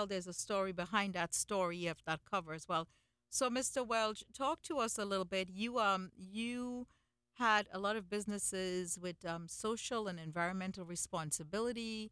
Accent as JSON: {"language": "English", "country": "India", "said": "But, you know, I'm Indian, and we cry a lot"}